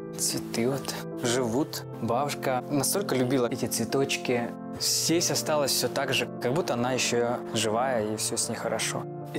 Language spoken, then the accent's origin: Russian; Krasnodar, Krasnodar Krai, Russia; Краснодар — это мой родной город.